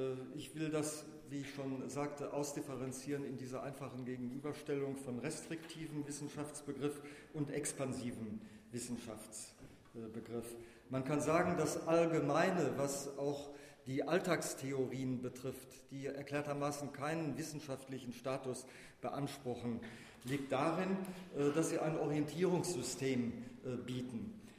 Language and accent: German; Lusatia, Germany; Ich komme ja aus der Lausitz, da hatte Vattenfall sozusagen das Land in seiner Hand, heute nach dem Verkauf LEAG.